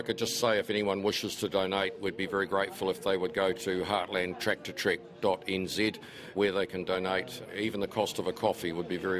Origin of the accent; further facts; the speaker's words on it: New Plymouth, Taranaki, New Zealand; I'm from New Plymouth in Taranaki.